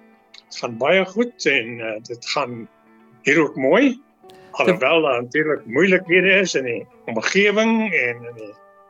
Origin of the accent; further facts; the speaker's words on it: Morgenster, Masvingo, Zimbabwe; hulle was sendlinge op Morgenster. En dit is waar ek groot geword het, self. Dit is waar my huis was.